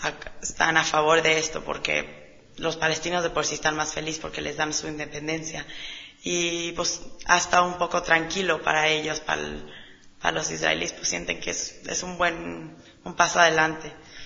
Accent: San Diego, California, United States; Vivo en San Diego, yo soy la americana de San Diego, pero mi familia es mexicana de un lado y del lado de mi madre son españoles. Está un poquito de todo.

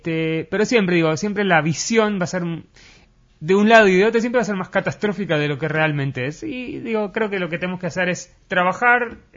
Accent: Argentina; now in Israel; En Israel, yo vengo de Argentina, entonces conozco la realidad y también de otros países.

